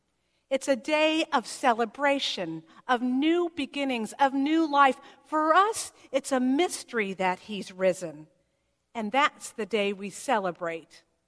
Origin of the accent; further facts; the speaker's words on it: California, United States; I learned that he had come from a foreign land like I did. I came from California, and he came from the Middle East.